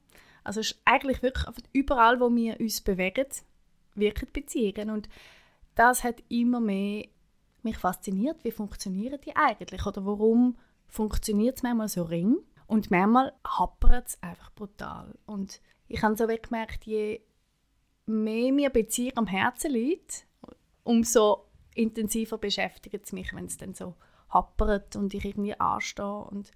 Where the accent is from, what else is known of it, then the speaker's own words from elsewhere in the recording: Thurgau, Switzerland; moved away; ich töne ja ganz anders und man hört, dass ich ursprünglich nicht von da bin. Ich bin aus dem Thurgau und mein meister Grund, warum ich vor vielen Jahren, über 20 Jahre hierher gekommen bin und da geblieben bin.